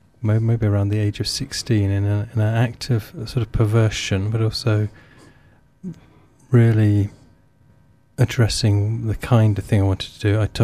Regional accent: Raynes Park, London, United Kingdom; I was brought up in Raines Park, which is now called West Wimbledon

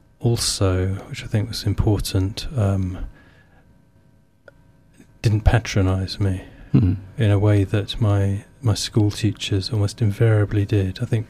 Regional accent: Raynes Park, London, United Kingdom; I was brought up in Raines Park, which is now called West Wimbledon

